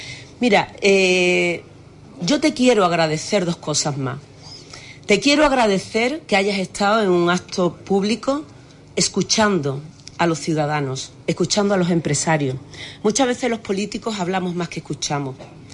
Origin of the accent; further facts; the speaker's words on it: Huelva, Andalusia, Spain; Yo toda mi vida he pedido mejoras para mi tierra. Y ahora quiero, a partir del día 28, pedirla representando a todos los ciudadanos. Porque una Huelva mejor es posible.